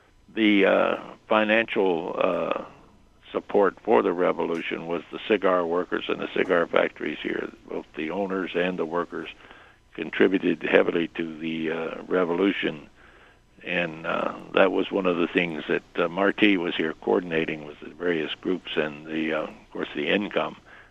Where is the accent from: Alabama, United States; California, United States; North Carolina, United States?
North Carolina, United States; moved away as an adult; now in Key West, United States; Well, I grew up in North Carolina, but I joined the Navy.